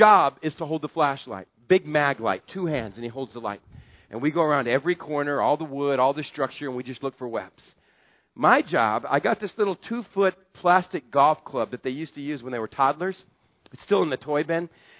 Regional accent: Texas, United States; now in Southern California, United States; And I'm a Texan, and it's the only form of hunting I do in Southern California.

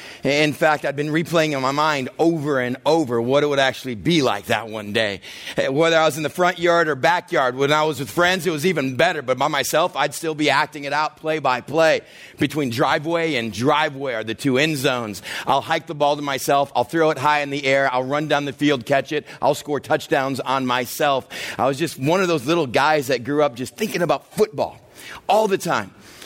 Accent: Texas, United States; also born or lived in Waterloo, Iowa; And I remember growing up in Texas, how football was just so awesome. And then for a few years, those 3 or 4 years in middle school, we moved up to Waterloo, Iowa.

